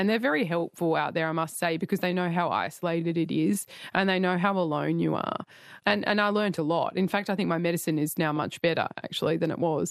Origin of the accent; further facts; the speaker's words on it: Australia; And we're all Australian, right?